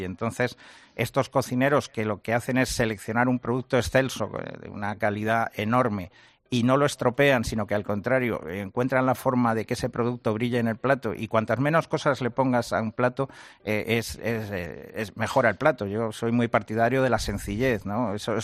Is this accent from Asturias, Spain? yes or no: yes; Asturias, Spain; soy asturiano